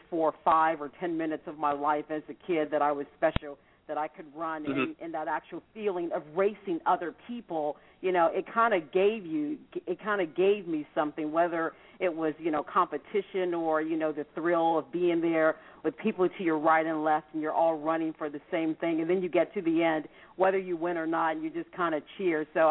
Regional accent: Washington, District of Columbia, United States; I grew up in Washington, D.C., so I'm a product of the District of Columbia school system.

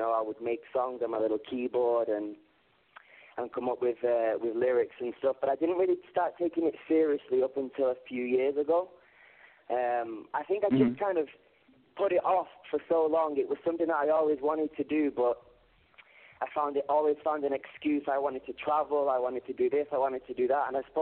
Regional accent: Manchester, North West England, United Kingdom; moved away as an adult; now in Spain; I was living in Manchester, where I'm from. It's my hometown in England.

